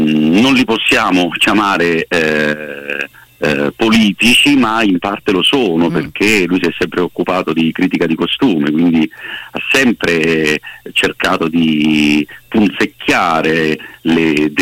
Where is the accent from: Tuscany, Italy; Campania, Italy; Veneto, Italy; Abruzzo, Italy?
Campania, Italy; Naples; da napoletano